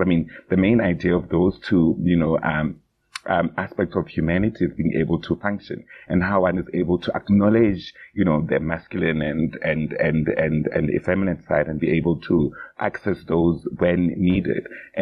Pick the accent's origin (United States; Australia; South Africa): South Africa; as a South African man myself who identifies as, you know, LGBT